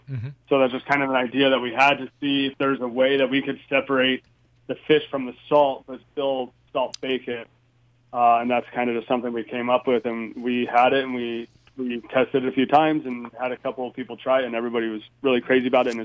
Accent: United States; You know, I grew up here in America. I love the McDonald's hash browns.

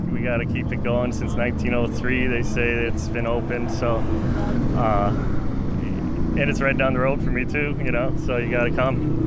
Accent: Menomonee Falls, Wisconsin, United States; Grew up in Menominee Falls. My dad started racing at Slinger on dirt.

